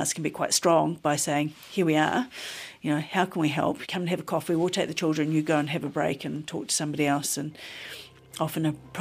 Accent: Marton, Manawatū-Whanganui, New Zealand; back down where I grew up in Marton

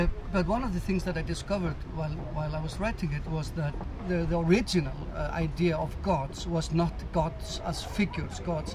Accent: Iceland; Well, I'm from an island. I'm from Iceland. And when you grow up there in the north of the Atlantic

